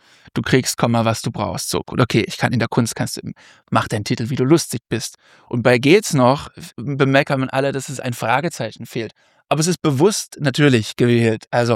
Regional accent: Dresden, Saxony, Germany; in meiner Heimat Dresden

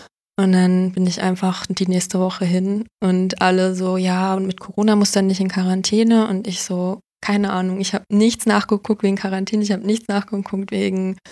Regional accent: Berlin, Germany; Also ich bin ja aus Berlin

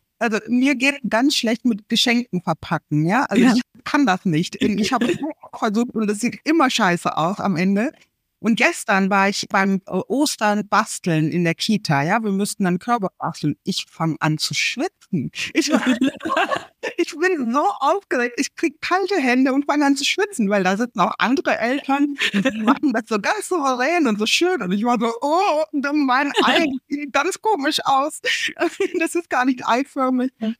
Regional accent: India; first language Marathi; German is a second language; also meine Muttersprache, Marathisch, versteht sie.

